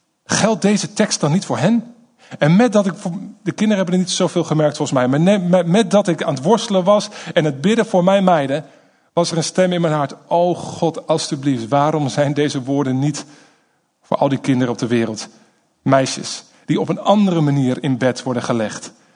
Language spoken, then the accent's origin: Dutch; The Hague, South Holland, Netherlands; Ik kom dus uit Den Haag. Ik woon daar met mijn vrouw en 4 kids. En in 2007 ben ik met mijn vrouw naar Den Haag gegaan